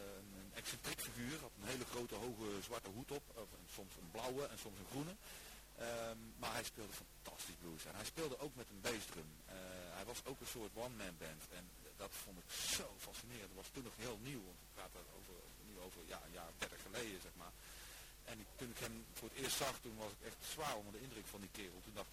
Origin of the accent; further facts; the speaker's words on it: 's-Hertogenbosch, North Brabant, Netherlands; also born or lived in Amsterdam; Ik ben 2 jaar later ben ik toch weer teruggetrokken naar Den Bosch waar ik vandaan kom.